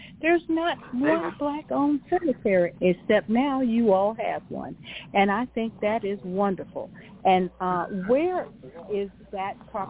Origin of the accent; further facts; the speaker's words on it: Dallas, Texas, United States; I'm originally from Dallas.